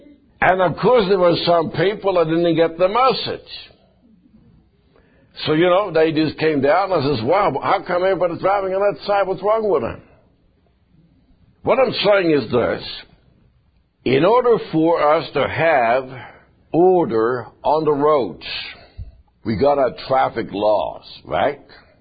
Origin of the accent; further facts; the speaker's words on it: Sweden; I was born in Sweden, and when I grew up, we drove on the left side. That's how I grew up.